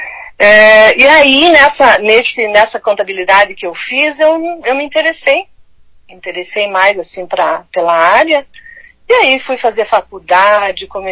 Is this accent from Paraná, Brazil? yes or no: yes; Curitiba, Paraná, Brazil; also born or lived in Santa Catarina; eu moro em Curitiba, né, desde bebê, mas eu sou de Santa Catarina, eu sou nascida em Santa Catarina. Mas só que de Curitiba, posso me considerar uma curitibana, porque estou desde bebê aqui, né?